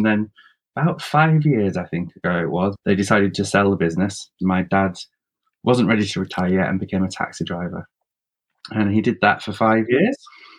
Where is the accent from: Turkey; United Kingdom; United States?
United Kingdom; North West England; I grew up in the Lake District, just on the outskirts of that, right on Morecambe Bay.